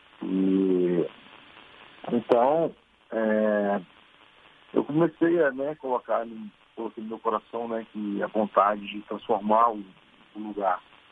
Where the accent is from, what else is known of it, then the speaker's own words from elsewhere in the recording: Brazil; now in United States; eu saí do Brasil há 25 anos atrás, né? Migrei para os Estados Unidos. Aliás, primeiro fui para a Europa, para a Inglaterra, fiquei 2 anos na Inglaterra, e depois de 2 anos eu migrei para os Estados Unidos.